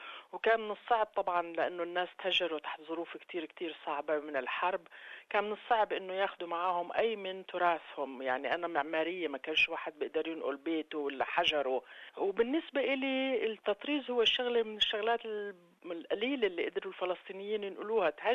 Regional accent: Amman, Amman Governorate, Jordan; also born or lived in Damascus, Syria / Beirut, Lebanon; فأصبحنا لاجئين في رام الله أولا ومن ثم في عمان. أنا ولدت تكنيكلي من دمشق ولكني ربيت في عمان أو ربيت بين عمان ودمشق وين بيت جدي وبيروت وين كان عندنا قرايب.

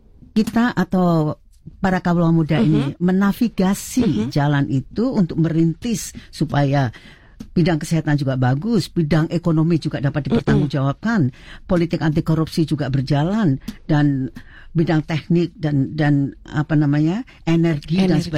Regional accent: Java, Indonesia; karena saya orang Jawa

